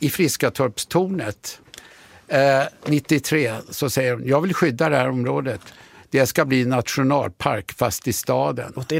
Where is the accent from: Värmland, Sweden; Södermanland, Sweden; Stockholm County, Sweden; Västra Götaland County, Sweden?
Stockholm County, Sweden; Stockholm; born there; norra Djurgården där jag är född, jag är född i Liljanskogen. Inte precis i skogen, men på Allmänna BB som låg där.